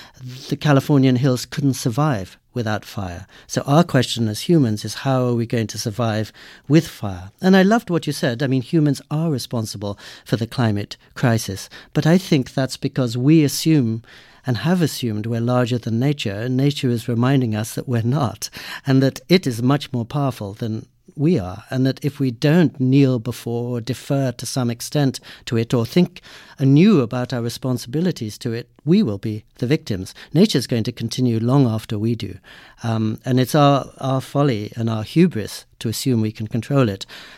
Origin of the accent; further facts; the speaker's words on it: England, United Kingdom; I grew up in Anglican schools. So for 15 years in England, I had chapel every morning, chapel every evening.